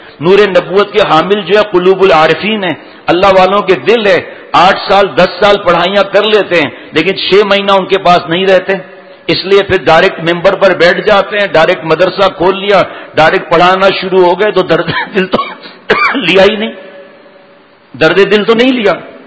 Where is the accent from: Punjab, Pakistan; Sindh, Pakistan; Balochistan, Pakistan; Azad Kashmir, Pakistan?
Sindh, Pakistan; Tharparkar; خالہ اور ہم بھی گاؤں کے رہنے والے ہیں, میں تھرپار کر کے رہنے والا ہوں